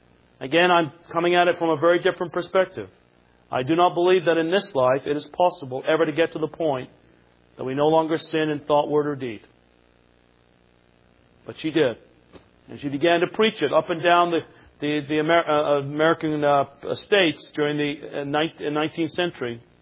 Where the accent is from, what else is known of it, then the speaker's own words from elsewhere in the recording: Canada; I'm a Canadian.